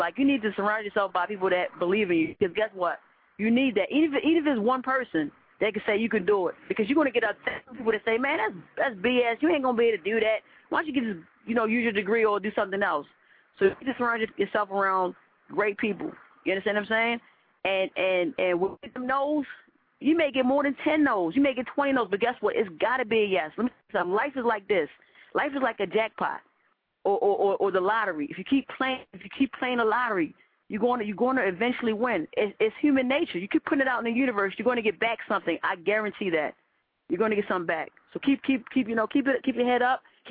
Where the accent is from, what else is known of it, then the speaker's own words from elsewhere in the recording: Baltimore, Maryland, United States; now in Washington, United States; I'm in Baltimore. My home city, that's my home city. I live in D.C., but I'm from Baltimore, just let everybody know that.